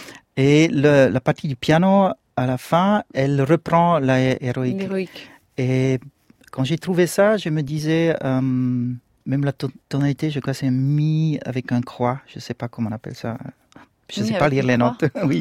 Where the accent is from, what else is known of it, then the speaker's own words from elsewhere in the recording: Bern, Switzerland; accent: Bernese; first language mix of Bernese and an eastern language; French is a second language; Ce n'est pas du tout ma langue maternelle, c'est un mélange entre le bernois et un langage de l'Est. Et après, à l'école, j'ai appris l'allemand.